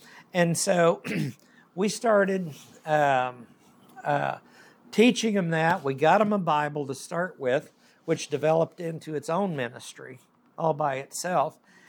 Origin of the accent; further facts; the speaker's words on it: Oklahoma, United States; I was born and raised in Oklahoma. We have phrases like, that dog won't hunt